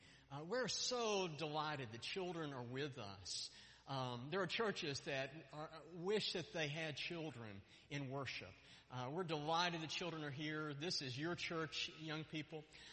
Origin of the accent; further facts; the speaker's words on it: Dallas, Texas, United States; Even the hoodlums that I grew up with in Oak Cliff